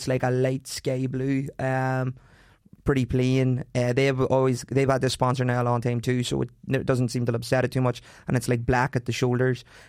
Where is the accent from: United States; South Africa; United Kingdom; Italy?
United Kingdom; Northern Ireland; No, lad, I'm from Tyrone.